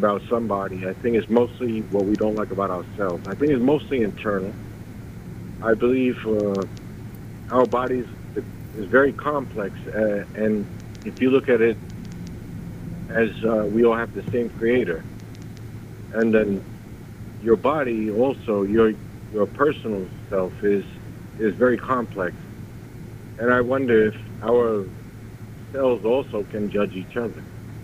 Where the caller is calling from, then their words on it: Brooklyn, New York, United States; in Brooklyn.